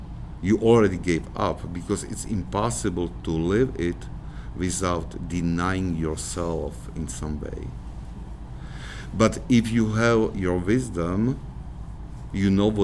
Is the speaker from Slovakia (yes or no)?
yes; Slovakia; English is a second language; moved away as an adult; You know, I came from Slovakia and here, and well, I think that this is very visible difference.